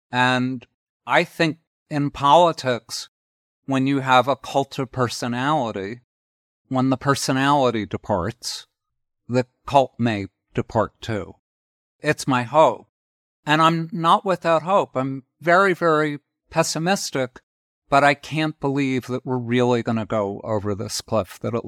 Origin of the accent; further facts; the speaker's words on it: New York, United States; Well, again, I'm a New Yorker and I'm of a certain age. So I've like lived with the Trump phenomenon my whole adult life.